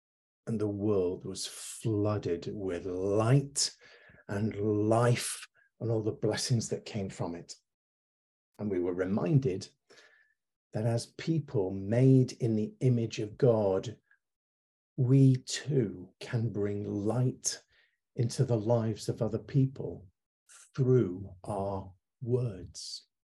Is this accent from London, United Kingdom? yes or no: no; Warrington, North West England, United Kingdom; born there; I was born in Warrington, right in the middle of Manchester and Liverpool.